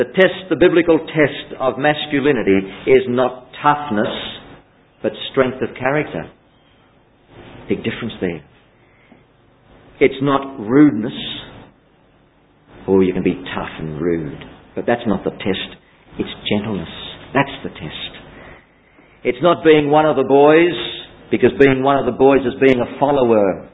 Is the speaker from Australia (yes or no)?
yes; Australia; The Australian male is a poor lover. Hey, I'm Aussie.